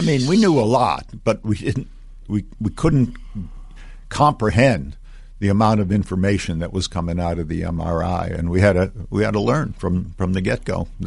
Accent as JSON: {"language": "English", "town": "Chicago", "region": "Illinois", "country": "United States", "tie": "born or raised there", "said": "Well, I grew up in Chicago, and my dad was an immigrant."}